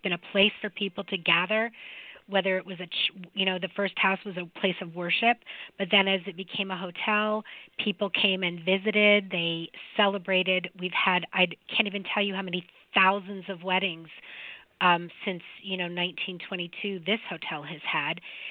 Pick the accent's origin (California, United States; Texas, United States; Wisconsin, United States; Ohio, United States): Ohio, United States; Cincinnati; I'm a Cincinnati Reds girl. I grew up I lived in Cincinnati when they were the big red machine, and we had Johnny Bench.